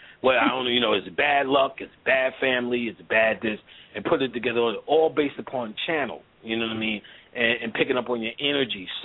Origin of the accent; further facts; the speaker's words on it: Ghana; Because I'm from Ghana.